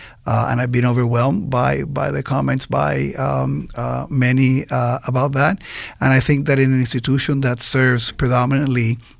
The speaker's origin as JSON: {"language": "English", "country": "Puerto Rico", "tie": "born or raised there", "said": "I was born and raised in Puerto Rico, yes. And I think, you know, the accent should also be helpful."}